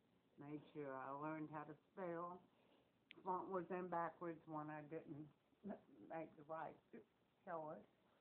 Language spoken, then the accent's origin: English; Forest Acres, South Carolina, United States; Forest Acres, South Carolina.